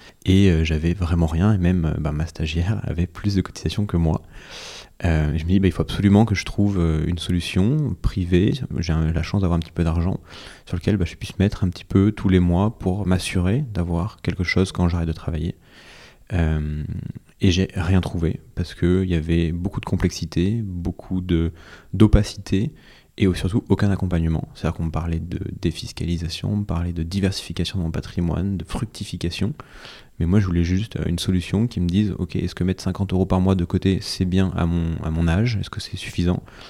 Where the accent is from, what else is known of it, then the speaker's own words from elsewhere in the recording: Vichy, Auvergne-Rhône-Alpes, France; 30 ans, fondateur et directeur de Caravelle. Alors, je viens de Vichy, en Auvergne.